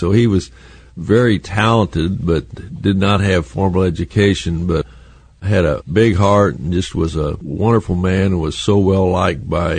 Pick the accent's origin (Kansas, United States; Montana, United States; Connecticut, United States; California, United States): Kansas, United States; Dodge City; born there; I was born in Dodge City, Kansas.